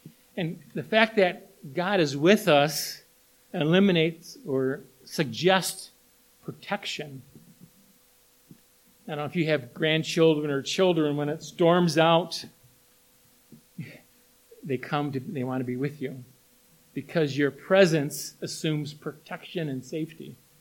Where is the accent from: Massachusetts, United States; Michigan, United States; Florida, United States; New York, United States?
Michigan, United States; St. Ignace; I grew up in St. Ignace, and I used to go diving off the Mackinac Bridge.